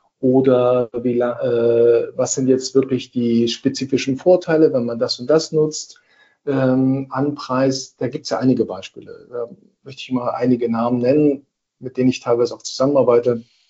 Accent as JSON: {"language": "German", "country": "Germany", "said": "Ja, ich glaube, wir als Deutsche, wir sehen das immer so ein bisschen komisch"}